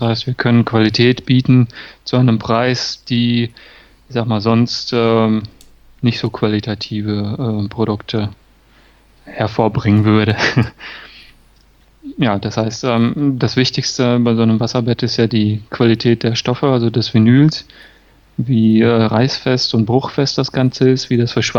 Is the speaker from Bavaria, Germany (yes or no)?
no; Rietberg, North Rhine-Westphalia, Germany; Ich komme aus Riedberg